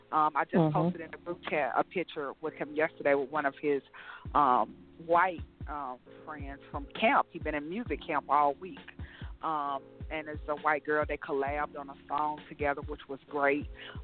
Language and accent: English; Mississippi, United States; I'm from Mississippi, so in Mississippi it's still racist.